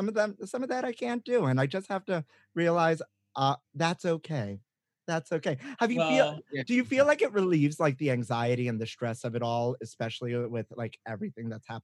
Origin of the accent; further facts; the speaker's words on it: Brooklyn, New York, United States; I started custom cake baking. Can you tell I'm from Brooklyn?